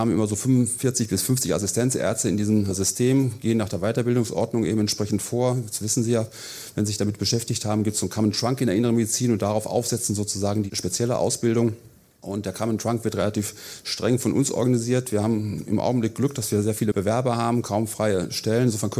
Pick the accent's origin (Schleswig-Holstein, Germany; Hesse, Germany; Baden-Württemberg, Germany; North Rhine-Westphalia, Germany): North Rhine-Westphalia, Germany; Essen; ich komme aus Essen